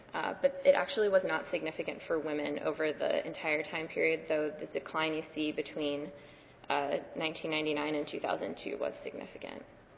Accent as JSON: {"language": "English", "region": "Delaware", "country": "United States", "said": "including my home state of Delaware"}